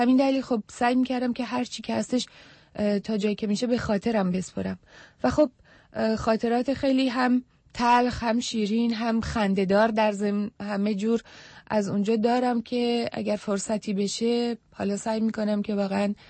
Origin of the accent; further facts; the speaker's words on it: Iran; moved away as an adult; من با یک وثیقه خیلی سنگین از ایران آمدم